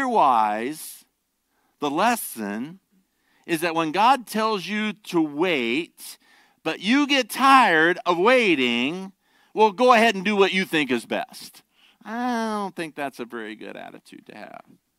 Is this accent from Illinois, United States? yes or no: no; Ohio, United States; By the way, I grew up in North Ohio where there are a lot of Mennonites, a lot of Amish.